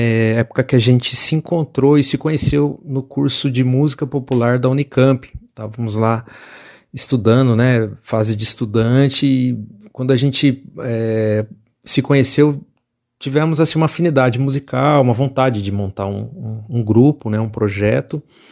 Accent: Mogi das Cruzes, São Paulo, Brazil; Nós três somos nascidos e criados em cidades do interior, né? Eu sou de Mogi das Cruzes

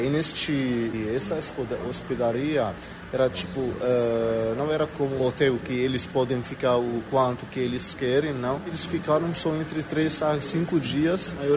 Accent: Syria; now in São Paulo, Brazil; eu sou da Síria.

